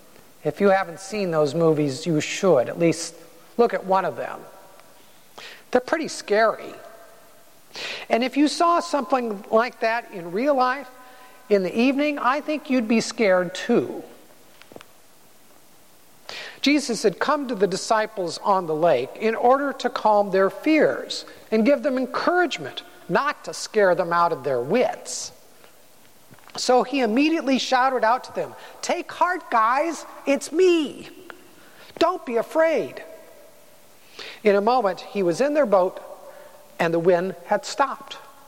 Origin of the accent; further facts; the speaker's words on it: Cupertino, California, United States; One of my favorite whoppers is about the namesake of my hometown, Joseph of Cupertino.